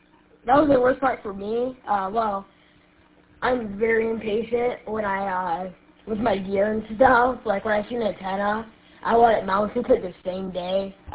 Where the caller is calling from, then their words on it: Imlay City, Michigan, United States; I'm calling from Emily City in Lapeer County. I think that's, above Detroit or something.